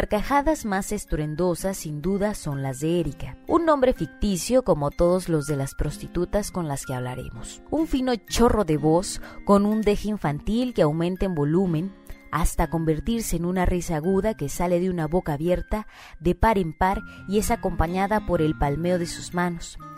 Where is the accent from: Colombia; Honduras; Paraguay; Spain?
Honduras; yo soy de Honduras, pero soy de esa gente que no tiene papeles, pues nunca tuve un acta de nacimiento